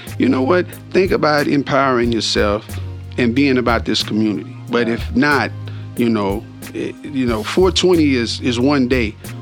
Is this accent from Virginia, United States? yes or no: no; Dallas, Texas, United States; I'm way from Dallas, Texas, to come here, and this man has motivated me to come here to Colorado, man.